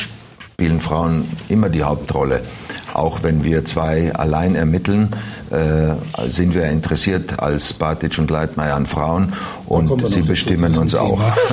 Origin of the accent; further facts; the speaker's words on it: Freilassing, Bavaria, Germany; Als Freilassinger Dschusch, wie der Österreicher sagen würde.